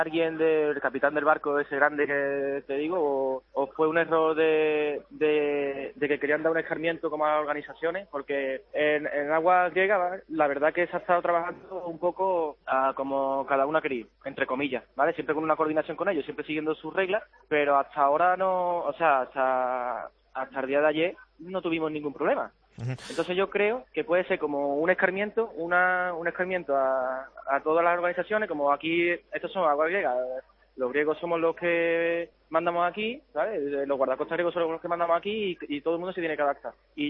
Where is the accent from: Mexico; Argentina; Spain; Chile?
Spain; Andalusia; se ha movido España entera, Sevilla, mi pueblo largaba